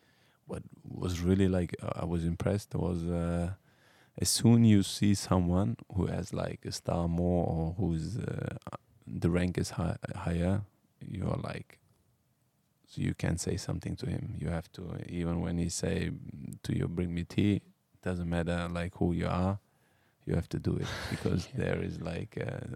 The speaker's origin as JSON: {"language": "English", "country": "Turkey", "tie": "born or raised there", "said": "But I was in my hometown in Turkey. So I had like my auntie, she was there, she cooked for me."}